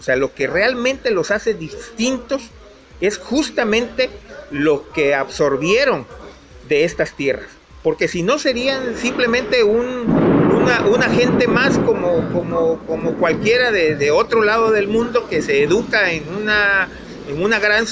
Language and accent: Spanish; Minatitlán, Veracruz, Mexico; yo nací y crecí en Minatitlán, en Veracruz. Y bueno, pues para mí no hay conflicto, no hay diferencia. Yo me siento ismeño y me siento en mi tierra, tanto del lado de Oaxaca como del lado de Veracruz.